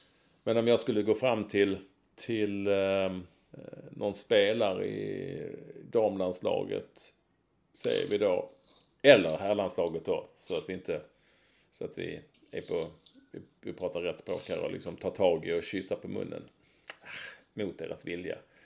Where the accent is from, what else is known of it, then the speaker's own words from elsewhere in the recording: Landskrona, Skåne, Sweden; born there; det står att jag är född i Landskrona